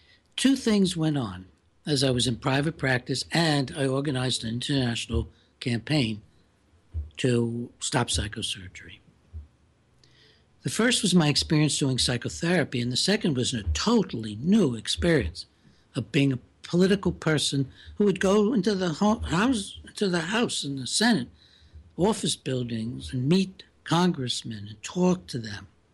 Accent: Maryland, United States; My senator in my home state, J. Glenn Beall, was brave enough to go up against the most powerful constituency in Maryland

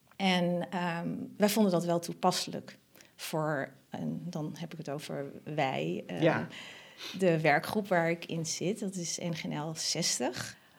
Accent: Hoogeveen, Drenthe, Netherlands; ik ben geboren en getogen in Hoogeveen. Weliswaar in het jaar 1972.

